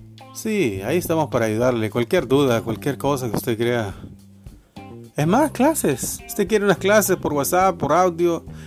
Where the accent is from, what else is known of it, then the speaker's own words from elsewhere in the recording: Honduras; el código 504, porque soy de Honduras